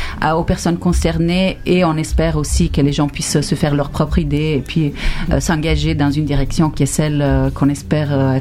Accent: Switzerland; pour regarder à nous, chez nous en Suisse, mais aussi chez nous en Europe.

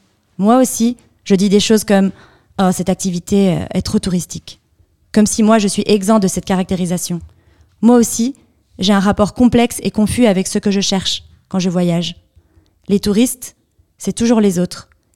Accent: Greece; lorsque j'étais en vacances dans mon pays d'origine, la Grèce.

